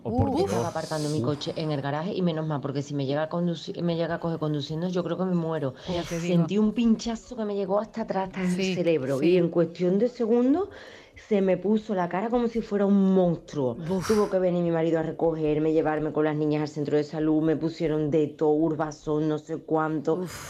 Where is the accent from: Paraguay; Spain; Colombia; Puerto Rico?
Spain; Jaén, Andalusia